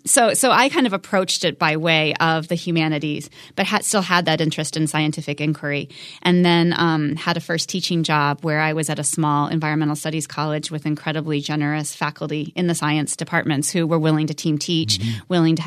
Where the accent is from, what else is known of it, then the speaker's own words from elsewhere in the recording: Midwest, United States; I grew up in the Midwest and always felt sort of dislocated in the Midwestern landscape.